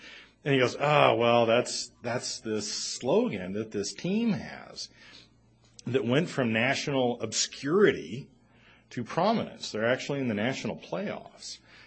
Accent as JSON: {"language": "English", "region": "Texas", "country": "United States", "tie": "born or raised there", "lives_now": "Colorado, United States", "said": "this sermon was inspired by something that where I grew up in Texas was the second most important thing to religion."}